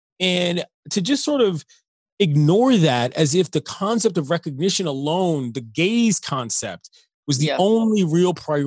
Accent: District of Columbia, United States; I grew up in the District of Columbia. We did not have a major league team.

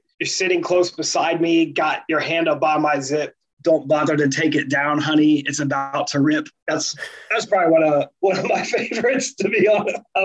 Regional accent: Ohio, United States; Oh, well, I'm from Ohio too. I think that maybe runs a little deeper with me.

